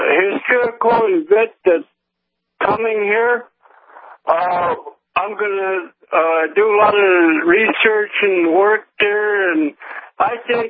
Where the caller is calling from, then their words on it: South Dakota, United States; Yeah, I'm calling from the South Dakota portion of the Indian Stand Reservation.